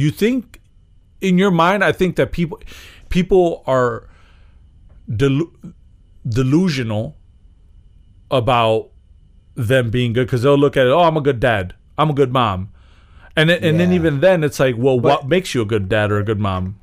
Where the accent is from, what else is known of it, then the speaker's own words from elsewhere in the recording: Chicago, Illinois, United States; Like, we're from Chicago.